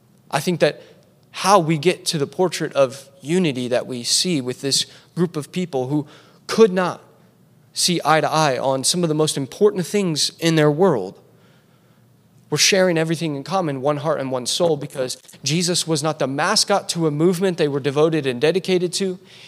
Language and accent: English; Indiana, United States; I'm from Indiana. It's soda, okay?